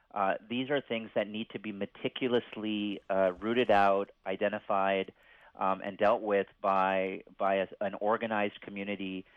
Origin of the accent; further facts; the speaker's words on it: California, United States; You know, I grew up in San Bernardino County.